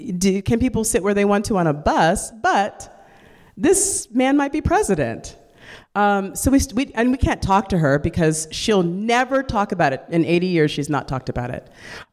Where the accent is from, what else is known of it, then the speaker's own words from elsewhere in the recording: Oakland, California, United States; As a black woman, I was raised in Oakland, California. My parents were revolutionaries in the 60s.